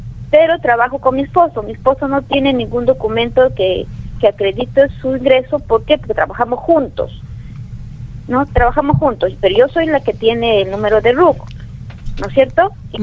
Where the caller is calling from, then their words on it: San Juan de Lurigancho, Lima, Peru; Estoy llamando de San Juan de Lurigancho.